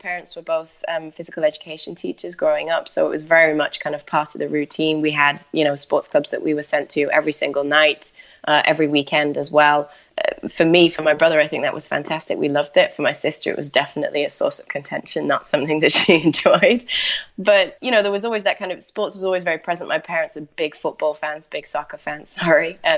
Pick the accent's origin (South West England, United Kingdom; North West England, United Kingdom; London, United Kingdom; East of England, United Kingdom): North West England, United Kingdom; Manchester; moved away; also born or lived in Spain; I grew up in Manchester, but decided I wanted to leave the UK and go off and do just travel around a little bit. I went over to Spain.